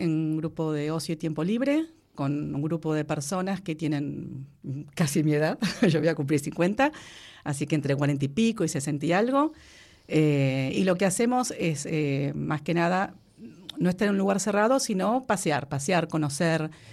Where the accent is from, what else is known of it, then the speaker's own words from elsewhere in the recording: Argentina; now in Bilbao, Spain; Llegué acá a Bilbao a vivir. Como verán, soy argentina. Ya se van a dar cuenta cuando sigo hablando.